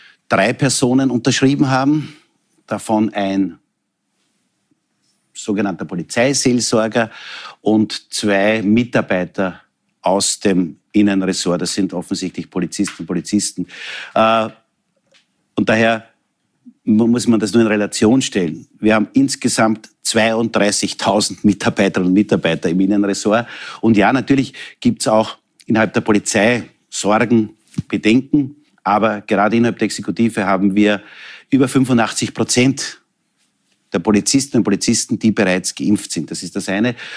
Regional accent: Texingtal, Lower Austria, Austria; Ich komme aus dem Texingtal, das ist jene Gemeinde, wo ich 6 Jahre Bürgermeister war, das ist in Niederösterreich.

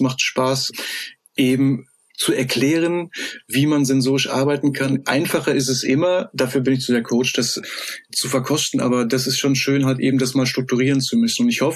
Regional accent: Bonn, North Rhine-Westphalia, Germany; ich bin aus Bonn, ich stehe in Bonn am Bahnhof

